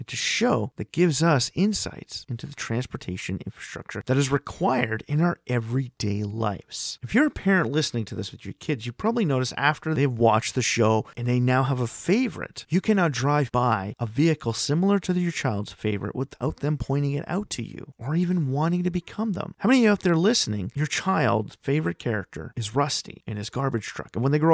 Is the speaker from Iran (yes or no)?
no; Canada; Like in my home country, Canada, I actually live down the road from Ontario's only existing Animal Crossing bridge.